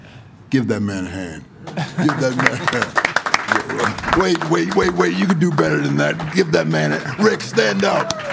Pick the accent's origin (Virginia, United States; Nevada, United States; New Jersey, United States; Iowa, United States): New Jersey, United States; also born or lived in Philadelphia; Growing up in New Jersey, going to college in North Carolina, playing in Philadelphia, and then moving to the West Coast